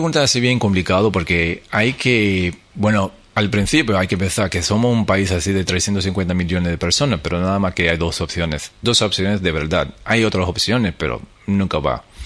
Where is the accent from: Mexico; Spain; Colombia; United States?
United States; pues soy estadounidense, yo puedo pasar a Estados Unidos